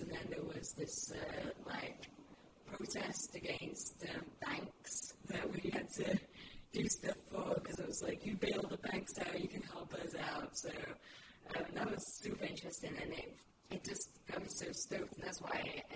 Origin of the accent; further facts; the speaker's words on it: Sheffield, Yorkshire and the Humber, United Kingdom; it doesn't matter if I'm from Sheffield